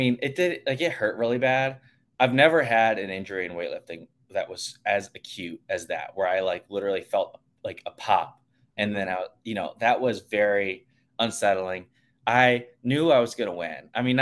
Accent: Cleveland, Ohio, United States; I'm from Cleveland, Ohio.

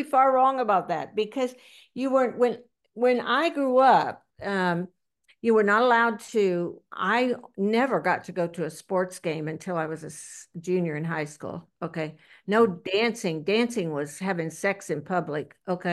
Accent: Indiana, United States; born there; also born or lived in Ohio / Katy / Chicago / Houston; now in Corpus Christi, United States; Well, I was born in Indiana, lived in Ohio. Then I lived in Katy. Then I lived in Indiana. Then I lived in Corpus Christi, Texas. Then Chicago, Illinois. Then Houston. Now back in Corpus Christi, Texas.

